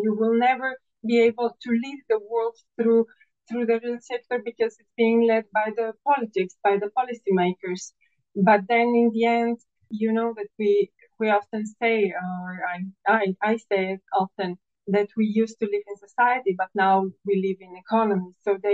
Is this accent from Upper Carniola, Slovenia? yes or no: yes; Jesenice, Upper Carniola, Slovenia; English is a second language; I grew up in Jesenice, which is a heavy industry town in Slovenia.